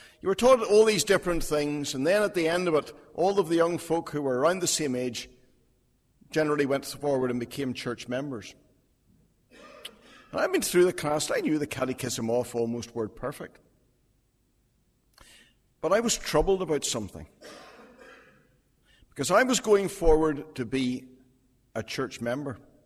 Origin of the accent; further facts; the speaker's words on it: Belfast, Northern Ireland, United Kingdom; I was born and brought up in North Belfast in the Ballysillan area, back in the 1950s, and when I was growing up there, week by week, my parents took me along every Sunday to the local Methodist church